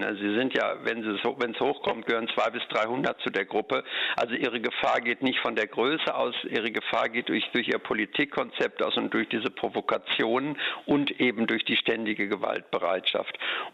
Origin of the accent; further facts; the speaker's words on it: Dortmund, North Rhine-Westphalia, Germany; als Dortmunder erhoffe ich mir natürlich auch, dass es eine gute Werbung für die Stadt ist, dass die Menschen sehen, wie schön man hier leben kann